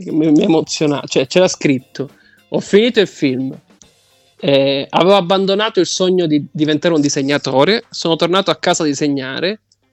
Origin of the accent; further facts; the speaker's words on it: Sicily, Italy; avremmo potuto dire: in questo paese i ponti li promettono, visto da siciliani, esatto.